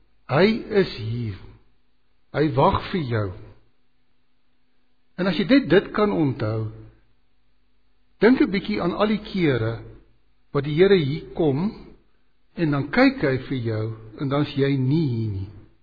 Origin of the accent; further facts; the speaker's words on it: Sabie, Mpumalanga, South Africa; Ek het in Sabi groot geword, in die dae toe daar een fotum was voor die erediens.